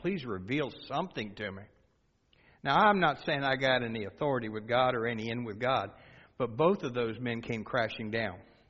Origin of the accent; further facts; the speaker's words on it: United States; Now, as an American, we got laws and rules and documents and all that stuff.